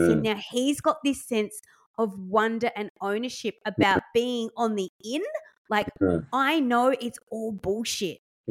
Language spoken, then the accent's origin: English; England, United Kingdom; I grew up in England, and we had an actual chimney.